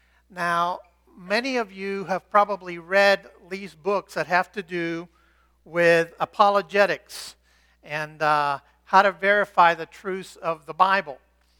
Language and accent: English; Cuba; Now, even as a little kid growing up in Cuba